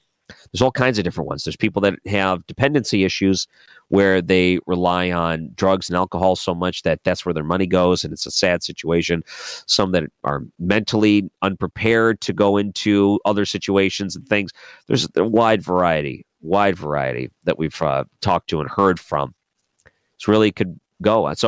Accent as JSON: {"language": "English", "region": "Michigan", "country": "United States", "tie": "born or raised there", "said": "Yeah, I grew up in Michigan. It's 10 cents a can."}